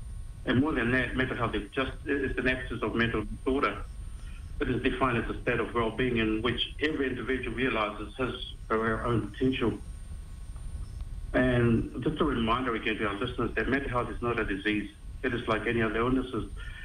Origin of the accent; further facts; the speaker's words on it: New Zealand; also born or lived in Tokelau; Okay, so I was born in Tokelau, in Ngātahu Tokelau, and I came over to New Zealand as a young boy. Went to boarding school here in Wellington and up in Auckland, Wesley College